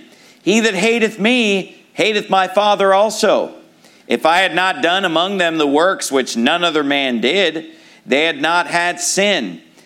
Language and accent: English; Sacramento, California, United States; it's good to be preaching in my hometown, Sacramento, California, where I was born and raised